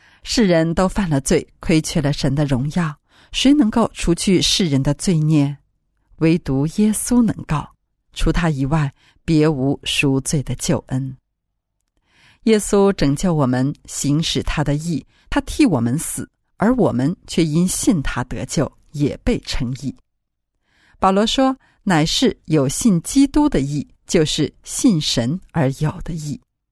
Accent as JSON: {"language": "Chinese", "country": "China", "said": "我们中国人对义字的理解常常离不开义气二字"}